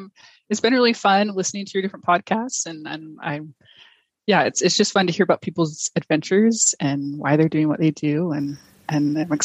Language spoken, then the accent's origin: English; Utah, United States; So I'm born and raised in Utah. And my family, I think, was pretty into the outdoors growing up.